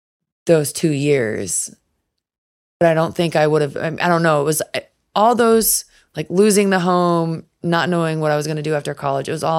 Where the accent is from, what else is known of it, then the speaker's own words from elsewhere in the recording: Charlotte, North Carolina, United States; was able to pick up clients really quickly because I was from Charlotte.